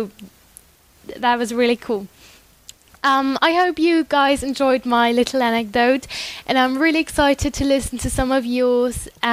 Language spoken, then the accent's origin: English; Germany; I'm from Germany